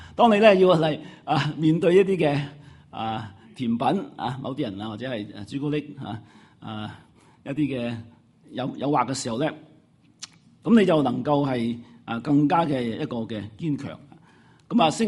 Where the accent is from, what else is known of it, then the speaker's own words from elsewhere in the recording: China; 惨是想起我们中国人有些古文，大家都很熟悉